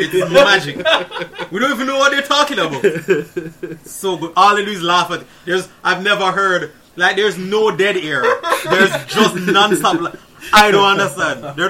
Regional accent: Jamaica; And I'm Jamaican, we don't play hockey.

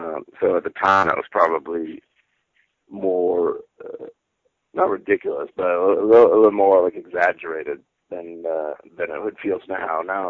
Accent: Massachusetts, United States; moved away as an adult; now in Los Angeles, United States; No, I grew up in Massachusetts. I moved out here, 2005.

